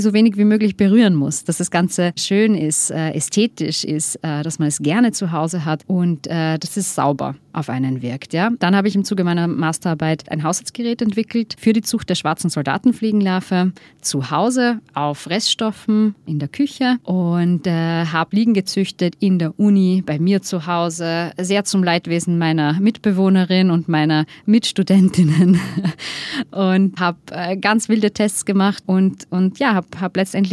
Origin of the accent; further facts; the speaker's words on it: Austria; Ich bin auf einem Bauernhof groß geworden im Südosten von Österreich